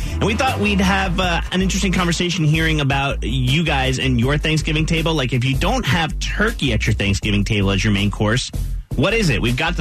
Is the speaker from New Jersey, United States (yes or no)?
yes; New Jersey, United States; I'm Irish, but I grew up in Jersey around a bunch of Italians.